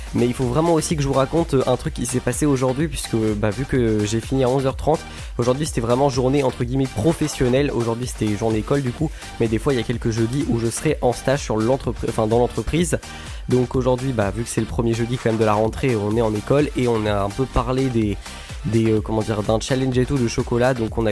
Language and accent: French; France; nous on est français, donc on devait parler en anglais.